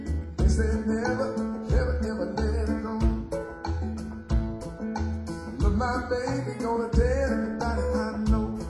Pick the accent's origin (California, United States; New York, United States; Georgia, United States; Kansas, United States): California, United States; Compton; I can only get so dirty, I'm from Compton.